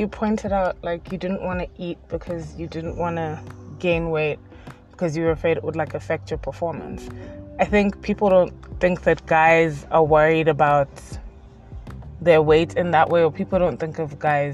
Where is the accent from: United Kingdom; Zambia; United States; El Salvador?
Zambia; growing up in Zambia, there's not that many, there weren't even that many schools that had like swim teams.